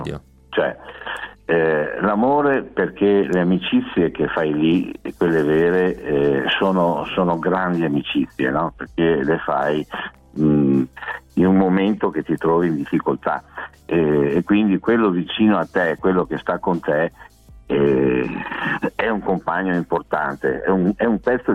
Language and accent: Italian; Abano Terme, Veneto, Italy; now in Teolo, Italy; io vivo nei Colli Euganei, vicino ad Abano Terme. Sono di Abano Terme, ma mi sono trasferito un po' nei Colli qui a Teolo.